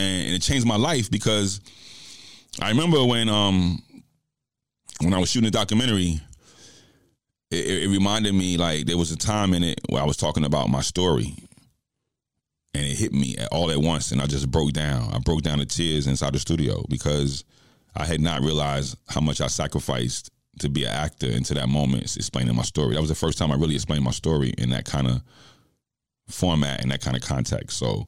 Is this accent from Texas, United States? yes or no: no; New York, United States; You know, I'm from New York. You already know what it is.